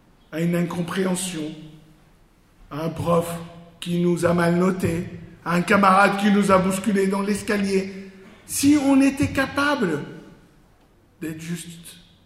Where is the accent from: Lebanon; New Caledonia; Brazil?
Lebanon; moved away; Moi qui avais grandi dans un pays qui était en pleine guerre. Je suis Libanais d'origine. Je vivais dans un pays qui était en guerre civile.